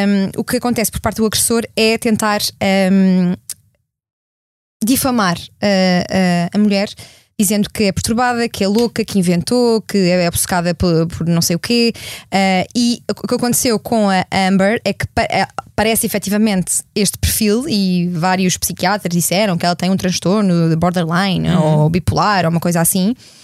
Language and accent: Portuguese; Leiria, Portugal; quando estive lá, sou de Leiria